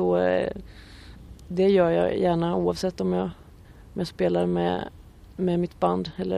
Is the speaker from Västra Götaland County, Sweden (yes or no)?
no; Jönköping County, Sweden; Och då började jag spela på kulturskolan i Jönköpingstrakten där jag kommer ifrån.